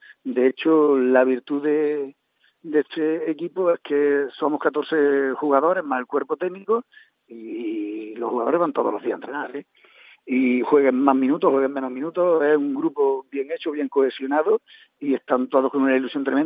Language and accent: Spanish; Cabra, Andalusia, Spain; Bueno, de hecho, yo soy de Cabra, ¿qué más te voy a decir?